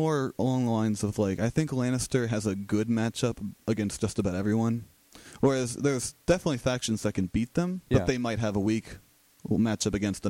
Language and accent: English; Cincinnati, Ohio, United States; from Cincinnati.